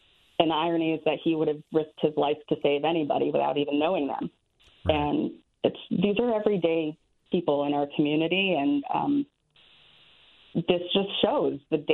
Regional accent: Milford, United States; where I grew up in Milford, our hometown hero is Officer Danny Wasson

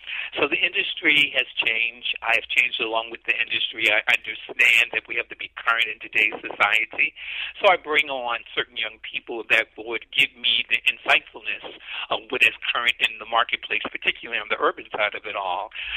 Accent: Newark, New Jersey, United States; I was born and reared in Newark, New Jersey by an incredible, incredible, incredible lady, my mother.

